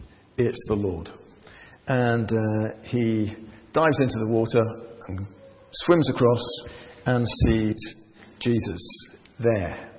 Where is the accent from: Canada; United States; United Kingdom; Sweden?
United Kingdom; North East England; accent: Geordie; I'm a Geordie, by the way. So I'm bilingual. I speak Geordie and English.